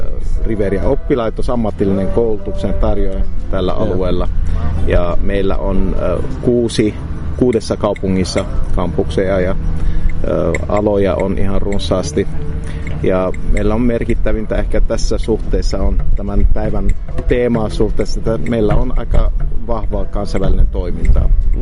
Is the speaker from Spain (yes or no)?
no; Lebanon; Finnish is a second language; now in Joensuu, Finland; Minä olen Libanonista kotoisin. Joo. Olen asunut Suomessa nyt 22 vuotta jo.